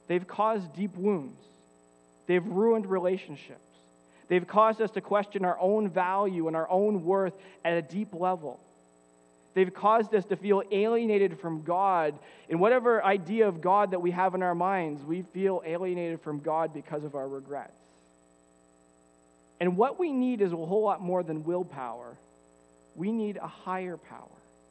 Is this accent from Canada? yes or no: yes; Canada; over the last year, as a Canadian society, we have been reminded yet again about the lasting legacy of the residential school system here in Canada. For sure, this is a legacy of regret and shame for all of us as Canadians